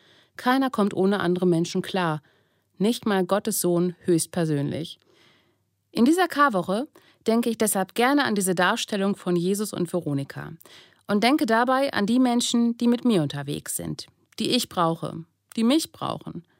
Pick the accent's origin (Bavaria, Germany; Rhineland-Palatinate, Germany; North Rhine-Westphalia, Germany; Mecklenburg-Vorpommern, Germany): North Rhine-Westphalia, Germany; Diesen Ausspruch kenne ich aus meiner Kindheit am Rande des Ruhrgebiets.